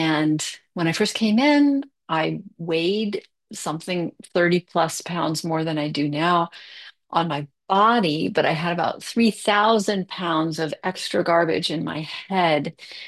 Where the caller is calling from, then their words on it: Mountain View, California, United States; I'm zooming in from Mountain View, and I'm really happy to be here today.